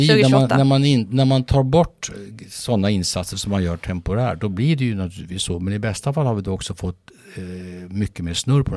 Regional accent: Skåne, Sweden; Jag är ju skåning som du från mig

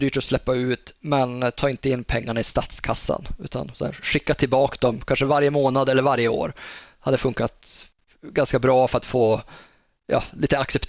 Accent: Norrland, Sweden; jag är norrlänning så jag har inte helt koll på skillnaden där

